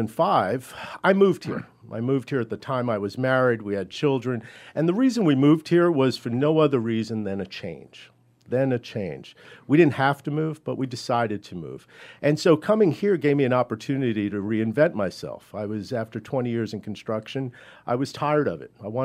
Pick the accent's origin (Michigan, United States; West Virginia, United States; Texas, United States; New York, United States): New York, United States; also born or lived in Queens; I'm from New York. I was born in Queens, moved out to the East End of Long Island at an early age